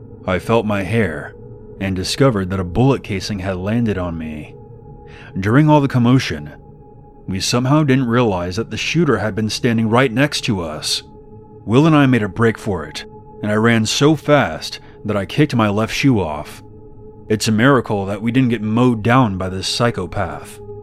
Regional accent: Morgan Hill, California, United States; I'm from Morgan Hill, California, but this story happened in the town next to mine, Gilroy.

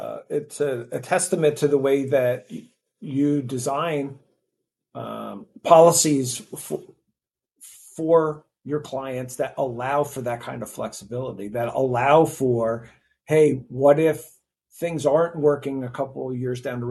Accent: New Jersey, United States; See, I'm from New Jersey. It's a shore. It's not a beach, right?

